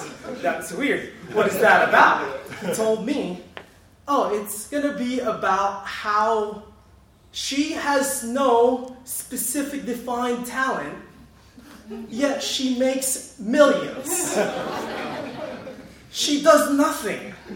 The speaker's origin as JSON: {"language": "English", "country": "United States", "accent": "American", "said": "I know, right? I thought I was getting away with my British, but it wasn't."}